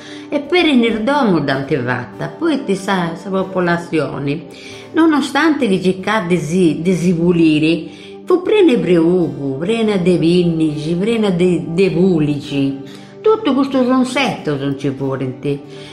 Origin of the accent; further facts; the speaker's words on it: Loceri, Sardinia, Italy; born there; sono nata a Locceri, sono 5 di agosto del 38. Sono nata in una famiglia di 10 figli